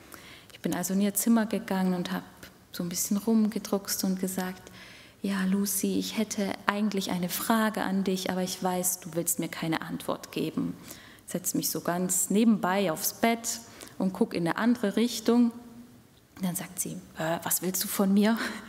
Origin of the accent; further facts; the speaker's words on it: Southern Germany, Germany; das hat der Philipp vorhin schon gesagt. Ich bin 33 Jahre alt und ich komme aus Süddeutschland, aber das haben Sie wahrscheinlich schon gehört.